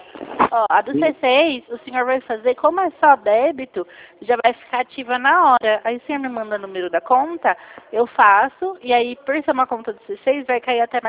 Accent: Cosmópolis, São Paulo, Brazil; Eu sou de Cosmópolis.

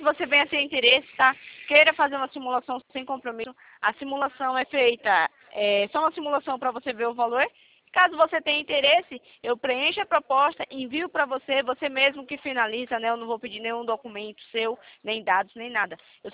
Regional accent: Itatiba, São Paulo, Brazil; Eu sou de Itatiba, São Paulo.

